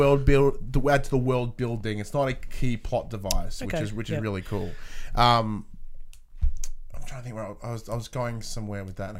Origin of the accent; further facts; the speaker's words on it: Australia; But there's one really cool thing, being Australian as we are.